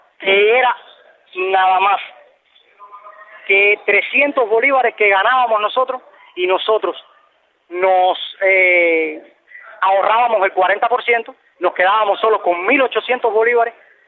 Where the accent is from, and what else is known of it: Matanzas, Cuba